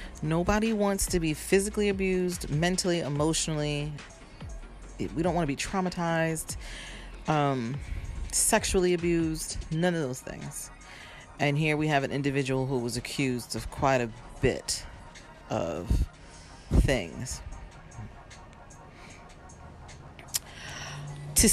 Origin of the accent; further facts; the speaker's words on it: New York City, New York, United States; I'm also from New York City at this time, so hip hop is New York. New York is hip hop.